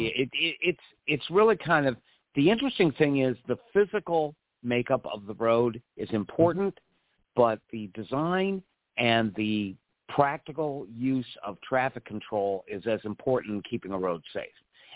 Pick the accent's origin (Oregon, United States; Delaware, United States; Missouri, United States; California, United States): Missouri, United States; I come from Missouri, which you know, and there is a town called St. Charles, Missouri, Hannibal